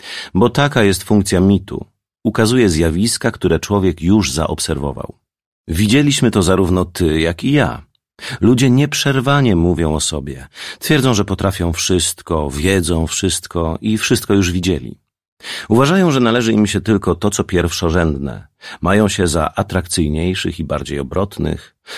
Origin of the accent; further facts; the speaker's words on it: Sweden; w samej Szwecji, skąd pochodzę, mieszka od 100 do 200 tysięcy narcyzów